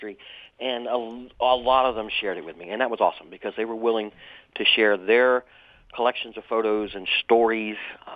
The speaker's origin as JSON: {"language": "English", "town": "Harrington", "region": "Delaware", "country": "United States", "tie": "born or raised there", "said": "I grew up in Harrington, and literally the railroad tracks were just outside my back window."}